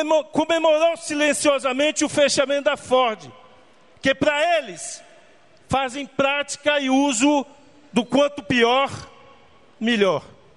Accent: Northeast Region, Brazil; para nós que somos do Nordeste brasileiro, esse estado

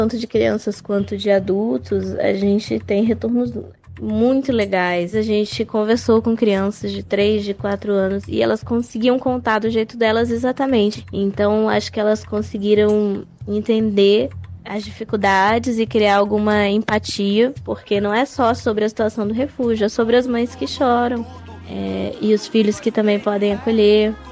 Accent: Northeast Region, Brazil; now in Southeast Brazil; Eu vim do Nordeste pro Sudeste

